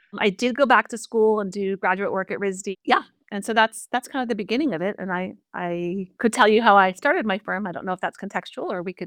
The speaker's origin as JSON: {"language": "English", "region": "Northeast", "country": "United States", "tie": "born or raised there", "said": "I grew up in the Northeast that is very populated by a lot of schools that are liberal arts schools."}